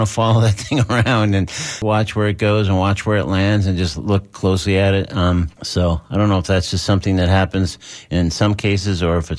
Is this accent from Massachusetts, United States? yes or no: no; California, United States; now in Florida, United States; maybe it's partly growing up in California and now living in Florida, so butterflies are around a lot.